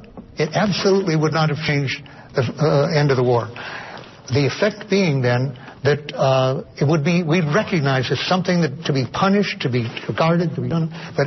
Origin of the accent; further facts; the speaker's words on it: Detroit, Michigan, United States; I was standing in Detroit, my hometown, August 6th, very hot day.